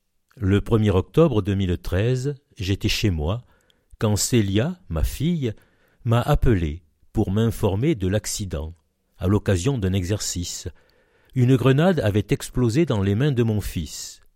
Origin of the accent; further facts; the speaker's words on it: Salon-de-Provence, Provence-Alpes-Côte d'Azur, France; J'ai quitté Salon pour étudier à Marseille, à l'hôpital Sainte-Marguerite. Mais dès que j'ai terminé mon cursus, je suis revenu ici. J'ai été embauché à l'hôpital de Salon, et j'y suis resté 42 ans.